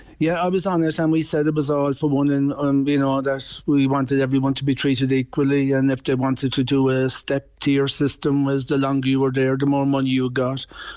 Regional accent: County Cork, Ireland; born there; I was born in Besborough in November 1960.

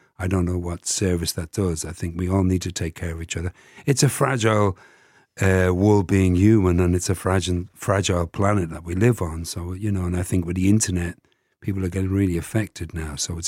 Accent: London, United Kingdom; because I grew up in South London.

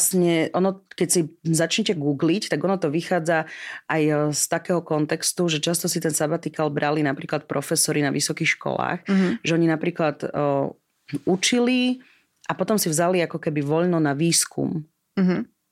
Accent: Prešov Region, Slovakia; ja pochádzam z Polonín

